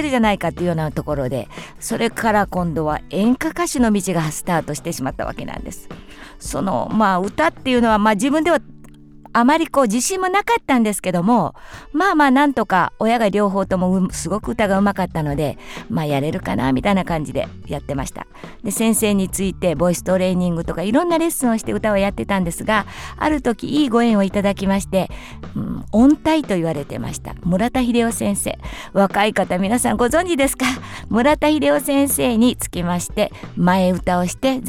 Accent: Tatsuno, Kansai, Japan; そしてまた実家の辰野の方に帰りまして、そこからはまあ地元の関西で芸能活動をやってました。

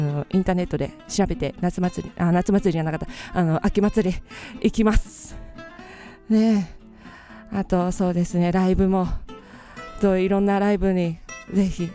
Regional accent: Kyushu, Japan; 私九州出身なんですけれども

